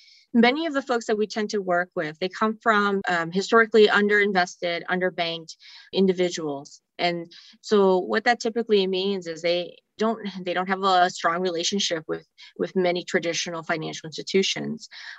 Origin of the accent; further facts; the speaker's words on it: Wisconsin, United States; You know, I'm a daughter of an entrepreneur. I'm Hmong American, grew up in central Wisconsin.